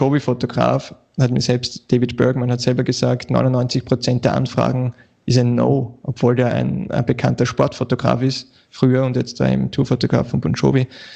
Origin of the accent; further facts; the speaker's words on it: Vienna, Austria; wenn du irgendwen anschreibst und sagst, ja, ich bin aus Wien. Die Amis wissen wahrscheinlich nicht einmal, wo das ist